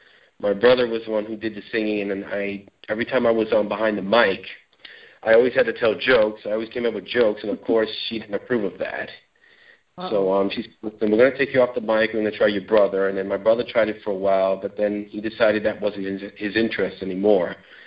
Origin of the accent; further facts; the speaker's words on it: New York City, New York, United States; born there; Well, basically, I was born in Brooklyn, New York City, of course. I was the oldest of 5 children, 2 brothers and 2 sisters I have